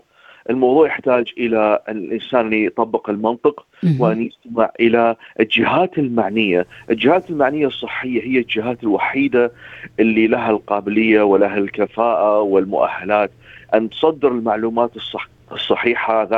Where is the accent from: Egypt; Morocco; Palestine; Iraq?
Iraq; احنا عندنا بالعراق كان دائما راحب مثلا الكبار بالعمر